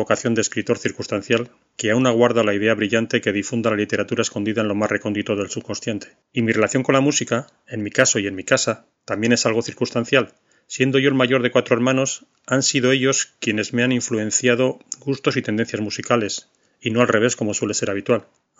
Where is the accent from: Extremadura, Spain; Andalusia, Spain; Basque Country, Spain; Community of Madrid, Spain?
Basque Country, Spain; más que vasco soy euskaldun, el que tiene el euskera por idioma